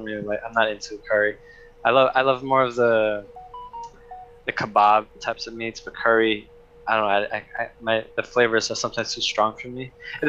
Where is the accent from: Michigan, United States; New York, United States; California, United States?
New York, United States; New York City; I grew up in Brooklyn, around Shisha Bay. And it was a lot of Russian and Turkish restaurants.